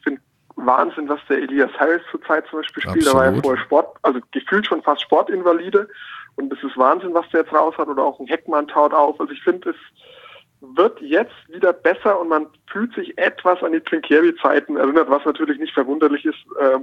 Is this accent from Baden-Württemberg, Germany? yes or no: no; Bamberg, Bavaria, Germany; Ich bin in Bamberg geboren, dementsprechend bin ich mit dem Bamberger Basketball groß geworden.